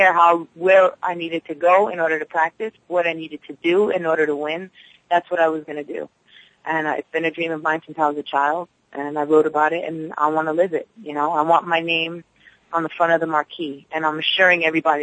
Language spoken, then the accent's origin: English; Alhambra, California, United States; born there; That's where I was born. I was born in Alhambra, you know, and I was there since I was two. I never returned back. And I'm excited to, like, touch my feet against California soil.